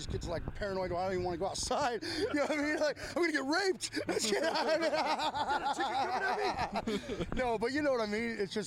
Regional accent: Sacramento, California, United States; Sacramento, California.

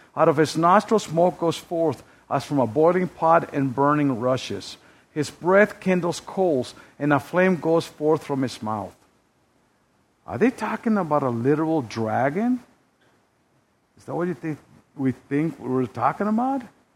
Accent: New Mexico, United States; Growing up in the New Mexico desert, we have a thing called horny toads.

